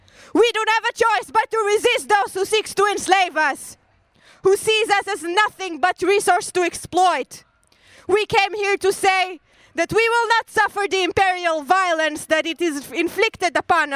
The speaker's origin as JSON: {"language": "English", "country": "Israel", "tie": "born or raised there", "said": "I am 32 years old, and I have never seen peace in my life. Growing up in the Zionist regime, all I've seen was racism."}